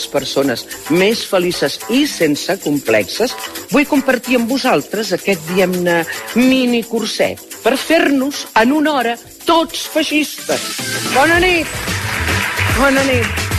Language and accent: Catalan; Catalonia, Spain; soc catalana, parlo català